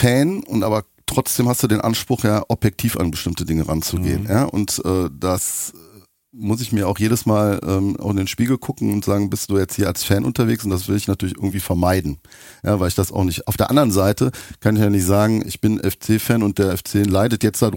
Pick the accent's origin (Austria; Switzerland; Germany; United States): Germany; Euskirchen, North Rhine-Westphalia; Ja, genau, aus Euskirchen.